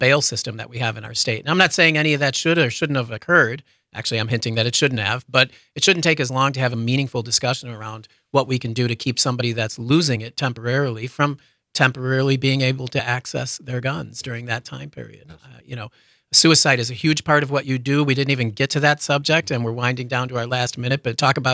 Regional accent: Chicago, Illinois, United States; Chicago, my hometown

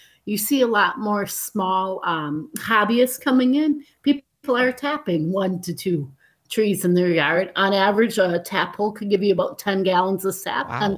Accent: Green Bay, Wisconsin, United States; I'm from the Green Bay area

